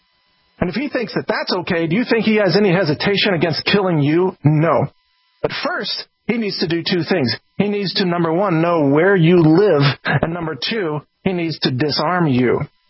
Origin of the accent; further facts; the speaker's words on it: Texas, United States; look, I'm a Texan, and I have much the same mindset as you can tell